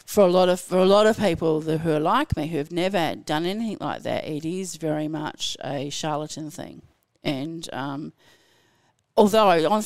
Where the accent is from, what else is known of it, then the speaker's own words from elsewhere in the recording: England, United Kingdom; I remember the when you went to, down to one of the fairs on the beach